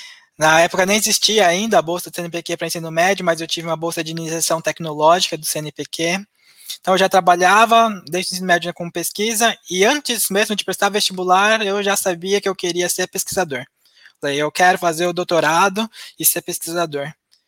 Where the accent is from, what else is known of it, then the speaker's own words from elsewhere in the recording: São Carlos, São Paulo, Brazil; Eu sou natural de São Carlos, e no interior de São Paulo, né?